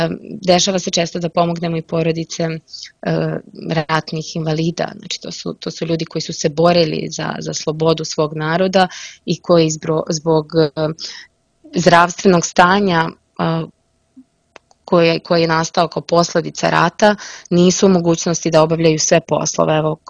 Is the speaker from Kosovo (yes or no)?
no; Nova Varoš, Zlatibor District, Serbia; Ja sam inače iz Nove Varoši